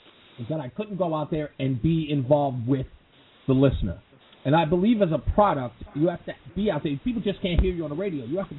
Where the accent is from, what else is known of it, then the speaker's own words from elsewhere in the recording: New York, United States; Me being a New Yorker coming up there to do Boston radio